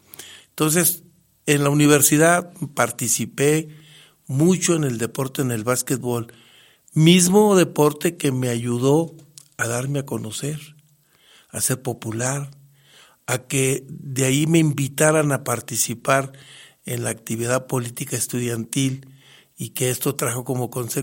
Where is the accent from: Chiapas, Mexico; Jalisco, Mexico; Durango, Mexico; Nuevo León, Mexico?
Durango, Mexico; Santiago Papasquiaro; yo jugaba con la escuela primaria de mi pueblo natal, Santiago Papasquiaro.